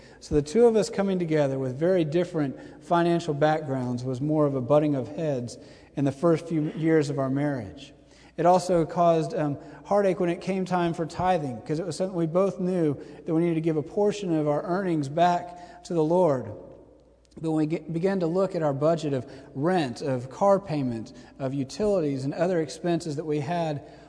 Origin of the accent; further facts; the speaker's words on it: Dallas, Texas, United States; There is a man in the church I grew up in Dallas who is a billionaire